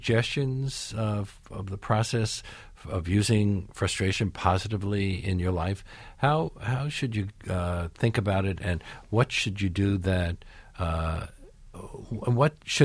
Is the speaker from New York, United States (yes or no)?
yes; New York, United States; also born or lived in England; Now, I grew up in New York in an environment where everybody believed in the efficacy of psychotherapy. And then I went to school in England where nobody seemed to believe in it.